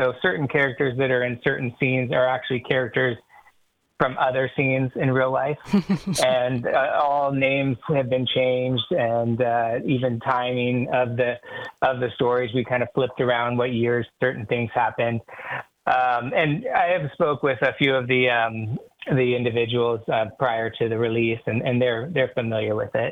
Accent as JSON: {"language": "English", "region": "California", "country": "United States", "tie": "born or raised there", "said": "I grew up in Humboldt, grew up around many family members, people that were in the industry."}